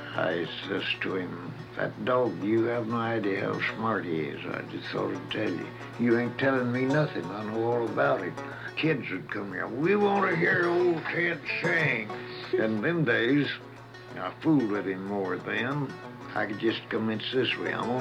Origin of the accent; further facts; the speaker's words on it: Texas, United States; born there; I was born in Kaufman County, Texas. That is in 11th of September, 1886. Come to California in 1906.